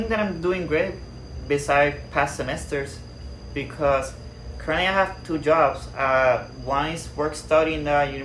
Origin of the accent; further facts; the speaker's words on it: Toa Alta, Puerto Rico; also born or lived in San Juan; now in Mayagüez, Puerto Rico; San Juan, Puerto Rico. I was born there, but I was raised in Toalta, Puerto Rico.